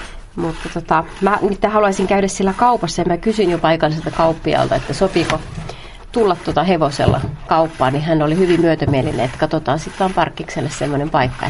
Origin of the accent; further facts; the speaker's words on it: Outokumpu, North Karelia, Finland; born there; Minä olen syntynyt Karjalassa, Outokummussa.